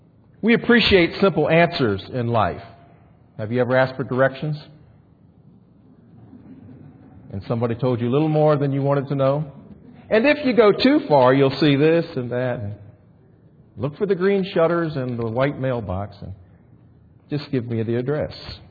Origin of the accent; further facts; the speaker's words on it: Maryland, United States; My roots are here, although I grew up in Maryland.